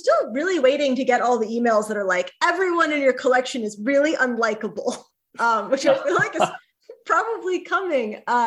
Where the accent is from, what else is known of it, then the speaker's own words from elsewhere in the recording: San Diego, California, United States; And I grew up loving baseball. I grew up in San Diego. I was a huge San Diego Padres fan.